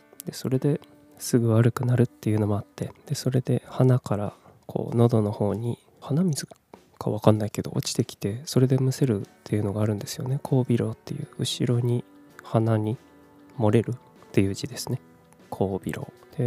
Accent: Kumamoto, Japan; also born or lived in Fukuoka / Tokyo; 18歳から福岡、30歳から東京で暮らし、35歳で会社を辞め、地元の熊本でフリーランスのウェブライターとして生きていくことにした僕

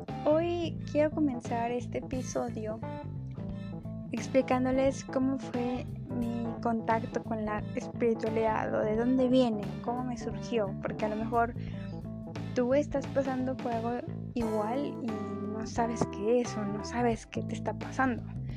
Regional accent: Mexico; Yo me crecí en una familia católica, yo soy de México

